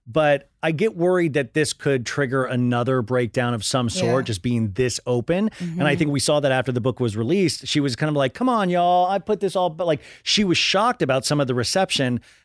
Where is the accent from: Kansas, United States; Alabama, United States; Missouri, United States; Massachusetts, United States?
Kansas, United States; I grew up in Kansas.